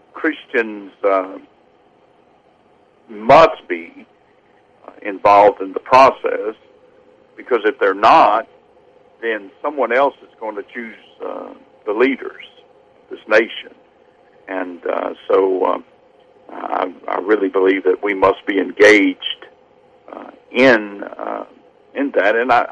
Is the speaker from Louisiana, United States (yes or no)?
yes; Baton Rouge, Louisiana, United States; I was born in raised in Baton Rouge, Louisiana, and I can tell you, I never met a Republican